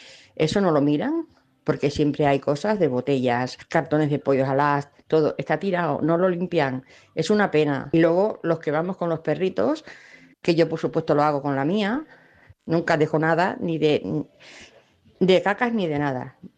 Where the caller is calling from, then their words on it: Mataró, Catalonia, Spain; Hola Robert, buen día … de Mataró